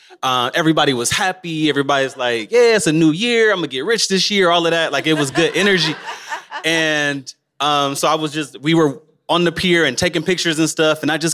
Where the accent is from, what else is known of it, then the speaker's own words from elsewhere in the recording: Detroit, Michigan, United States; I'm from Detroit.